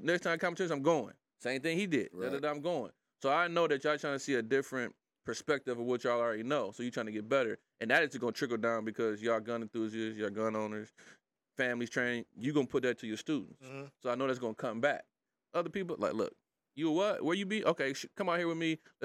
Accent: Detroit, Michigan, United States; because I'm from Detroit. I know what it is to move around in the city.

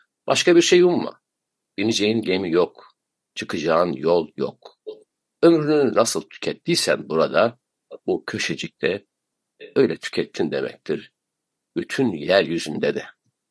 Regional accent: Konya, Turkey; now in Istanbul, Turkey; İlk büyük gidişlerimden bir tanesi kendi memleketimden Konya'dan İstanbul'a geliş idi.

